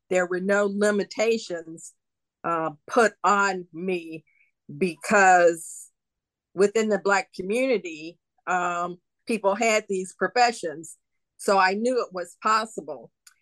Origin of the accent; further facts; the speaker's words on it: Atlanta, Georgia, United States; I was born in 1951 in Atlanta, Georgia.